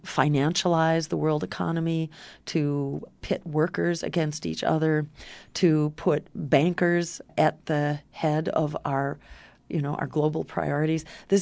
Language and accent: English; Massachusetts, United States; In my home state of Massachusetts, it's the Green Rainbow Party